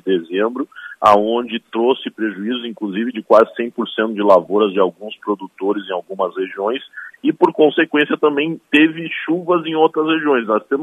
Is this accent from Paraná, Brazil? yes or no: no; Frederico Westphalen, Rio Grande do Sul, Brazil; a região noroeste, perto da minha cidade natal, Frederico Westphalen.